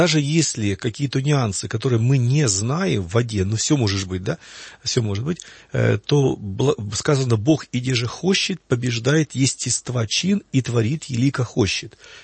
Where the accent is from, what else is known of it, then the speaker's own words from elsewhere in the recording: Kyiv, Ukraine; так как я сам киевлянин, с Киева